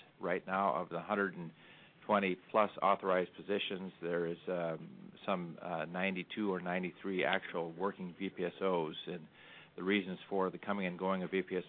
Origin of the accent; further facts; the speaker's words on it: Dillingham, Alaska, United States; You know, I'm born and raised in rural Alaska. I'm from Dillingham, so I'm pretty familiar with the circumstances surrounding the VPSO program in my part of the state.